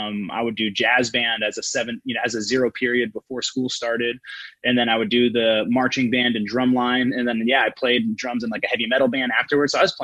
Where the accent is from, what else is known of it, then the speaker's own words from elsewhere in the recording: Santa Rosa, California, United States; I'm from Santa Rosa, just north of San Francisco, up in Sonoma County.